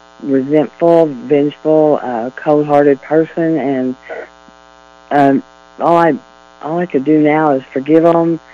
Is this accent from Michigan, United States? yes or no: no; McAlester, Oklahoma, United States; I grew up in McAllister, Oklahoma, went to church a lot.